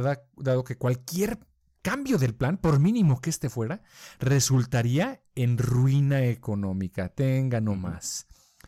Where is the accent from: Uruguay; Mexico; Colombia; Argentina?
Colombia; No, mira, yo soy de Colombia.